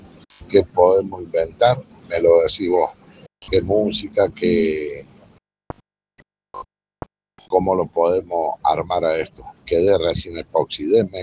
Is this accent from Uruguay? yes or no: no; Córdoba, Argentina; damos curso de resina epoxi en Córdoba Capital. Soy de Córdoba.